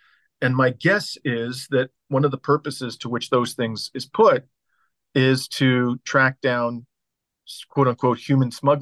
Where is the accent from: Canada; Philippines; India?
Canada; accent: North American; look, I come from Canada, but I'm Greek. And I spent half the year in Greece.